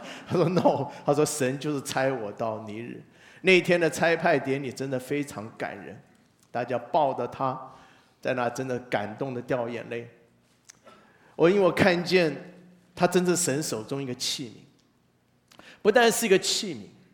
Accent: China; 特别是我们中国人嘛，从小长大的那种教训就要自立自强。

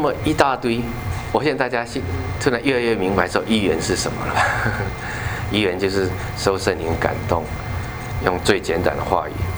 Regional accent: China; 我觉得我们中国人翻译这本中文圣经啊

